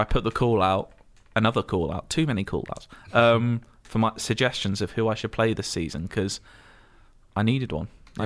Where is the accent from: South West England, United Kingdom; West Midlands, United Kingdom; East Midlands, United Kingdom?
South West England, United Kingdom; Isles of Scilly; So, growing up in the Isles of Scilly meant that my local team choices were pretty limited.